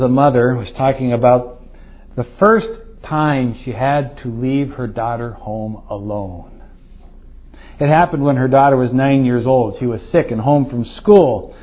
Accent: Santa Clara, California, United States; Now I think back to my days of growing up in Santa Clara, California.

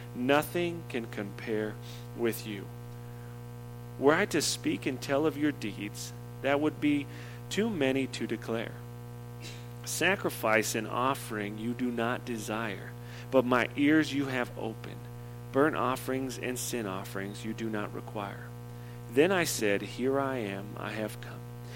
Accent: Phoenix, Arizona, United States; from North Phoenix.

